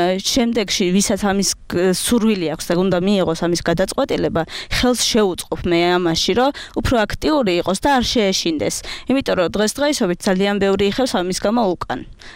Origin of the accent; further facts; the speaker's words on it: Adjara, Georgia; დაიბადე და გავიზარდე მაღალმთიან აჭარაში, სასწავლად წავედი მე მოცხოვეთში, იქ დავამთავრე ბაკალავრიატი.